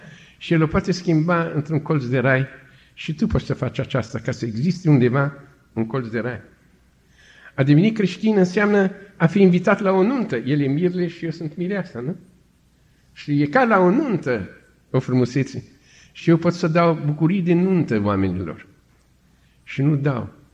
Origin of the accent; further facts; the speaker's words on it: Romania; a vorbit că eu sunt din România